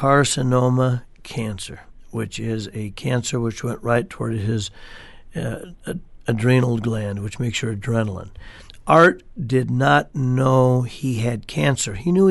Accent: Astoria, Oregon, United States; And I didn't know. I was born and raised in Astoria.

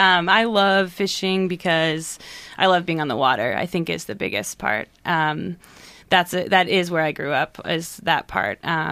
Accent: New England, United States; My Alaska connections, despite growing up in New England, start with my parents who spent the 80s there.

